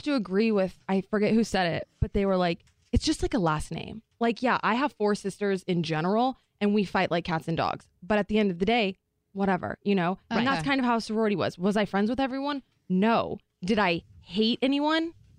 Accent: Texas, United States; I only because I grew up in Texas, like everyone in the, you know, everyone does that.

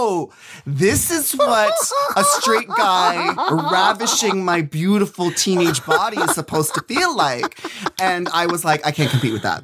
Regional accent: Minnesota, United States; I'm from Minnesota.

